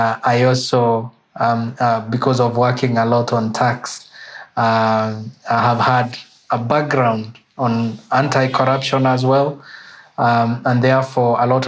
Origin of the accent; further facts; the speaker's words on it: Kenya; I am a Kenyan.